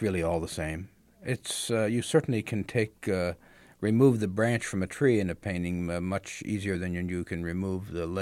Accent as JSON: {"language": "English", "town": "Williamsport", "region": "Pennsylvania", "country": "United States", "tie": "born or raised there", "lives_now": "Maine, United States", "said": "I had a rural childhood and spent a lot of time in the woods. I grew up near Williamsport, Pennsylvania."}